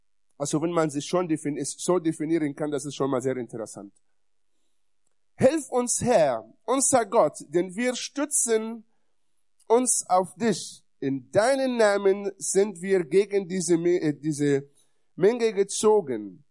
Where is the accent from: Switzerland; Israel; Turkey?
Israel; Und ich habe es öfters erlebt in Beerdigungen bei uns in Israel